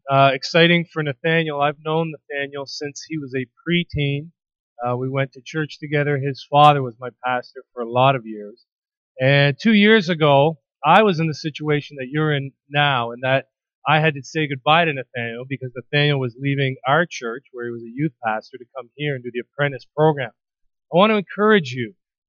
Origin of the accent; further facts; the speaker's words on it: London, Ontario, Canada; I grew up in London, was born and raised here. Both my wife and I have almost spent our entire life within about 2 miles of this church. We still live 2 minutes away